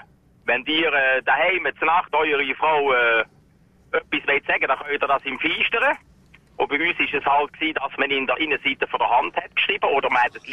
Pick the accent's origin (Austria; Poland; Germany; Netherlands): Netherlands; moved away as an adult; now in Switzerland; ursprünglich komme ich aus Holland, ich habe ein Praktikum gemacht, hat für ein Jahr in die Schweiz gekommen. Und von dem sind 31 geworden.